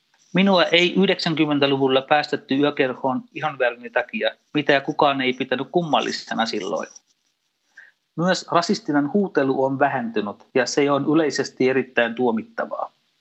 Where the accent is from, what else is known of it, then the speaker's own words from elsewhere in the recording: Sri Lanka; kotimaassani Sri Lankassa.